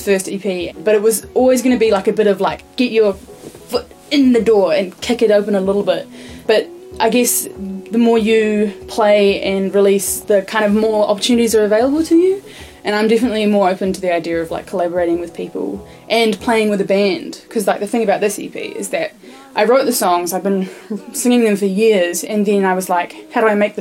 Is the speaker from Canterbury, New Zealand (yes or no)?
yes; Christchurch, Canterbury, New Zealand; I grew up in Otatahi, and, like, they would take us up to Victoria Park on the hill